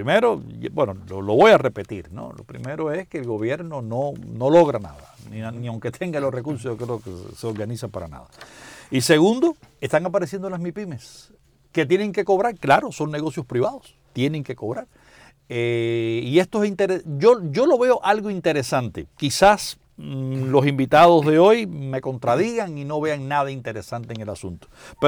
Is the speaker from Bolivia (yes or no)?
no; Cuba; moved away; Todos nosotros nos fuimos de Cuba.